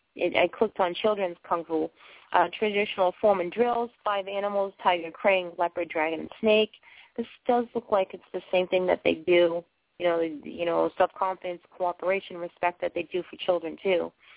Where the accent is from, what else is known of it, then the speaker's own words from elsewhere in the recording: Boston, Massachusetts, United States; accent: Bostonian; I know I kind of talk funny and I kind of, you know, pack everything with my Bostonian accent